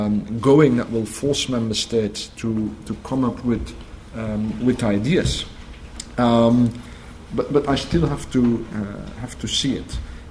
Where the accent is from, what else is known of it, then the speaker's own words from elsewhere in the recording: Belgium; I'm Belgian, which is why I came directly from Paris to this conference.